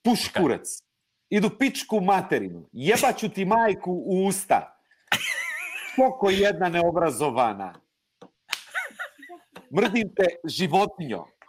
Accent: Portugal; nós somos portugueses

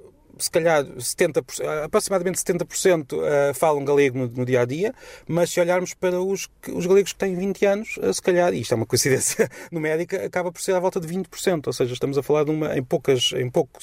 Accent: South, Portugal; accent: southern Portuguese; falo português talvez um pouco mais lento, porque a nossa pronúncia, principalmente no sul do país, é uma pronúncia um pouco fechada e difícil para os galegos entenderem

